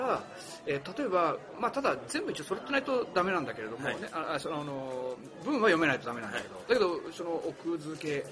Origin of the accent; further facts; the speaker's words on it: Hamura, Tokyo, Japan; 僕の実家の羽村の、はい、駅の、はい、すぐ前、